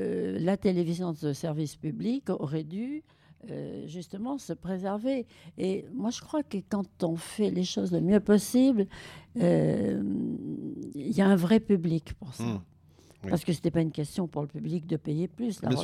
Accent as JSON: {"language": "French", "town": "Nice", "region": "Provence-Alpes-Côte d'Azur", "country": "France", "tie": "born or raised there", "also_born_or_lived": "Limoges", "said": "mon père était nommé à Nice avec son orchestre. Et donc j'ai quitté Limoges, je suis née pour arriver à Nice"}